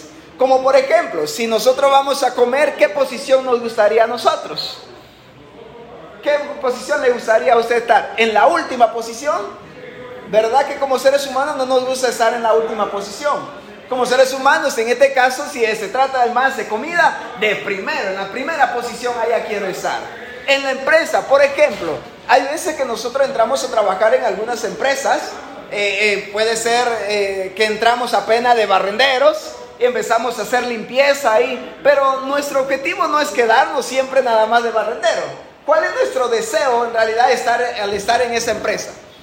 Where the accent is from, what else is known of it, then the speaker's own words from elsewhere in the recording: Panama; now in Guatemala; pues soy panameño. Pues aquí es, nos casamos aquí en Guatemala